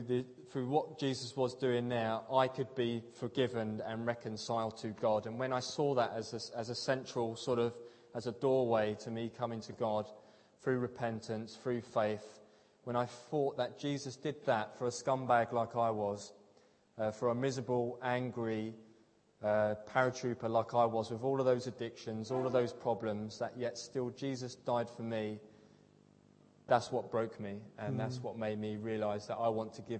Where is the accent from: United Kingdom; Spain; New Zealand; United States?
United Kingdom; East of England; accent: Essex; And here I am with my dodgy Essex accent, 34